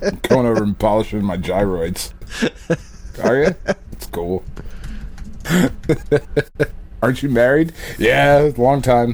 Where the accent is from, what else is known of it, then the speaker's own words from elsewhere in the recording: New Jersey, United States; you know, like, we're from Jersey, so, like, everybody's fucking related.